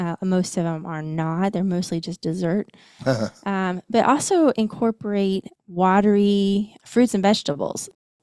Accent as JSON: {"language": "English", "region": "Indiana", "country": "United States", "accent": "Indiana", "said": "That's my Indiana accent coming out. Sorry, y'all."}